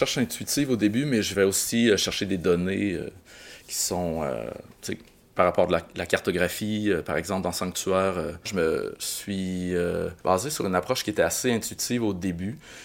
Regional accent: Quebec, Canada; now in Montreal, Canada; Oui, donc je viens du Bas-Saint-Laurent et c'est sûr que depuis que je suis à Montréal, depuis une vingtaine d'années

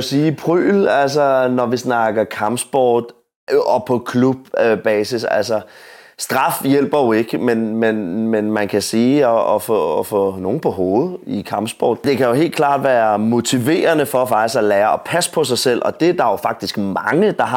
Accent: Gladsaxe, Capital Region of Denmark, Denmark; jeg er fra Gladsaxe af

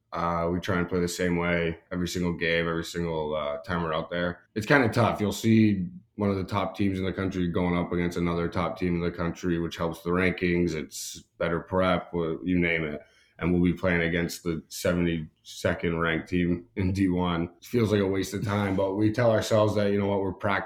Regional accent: Maple, Ontario, Canada; I grew up in Maple, Ontario, just north of Toronto.

